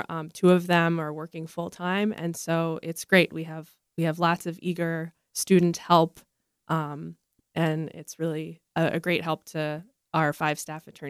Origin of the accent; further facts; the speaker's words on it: Florida, United States; Sure. I am from Florida, actually. I grew up in Florida. I went to college at the University of Florida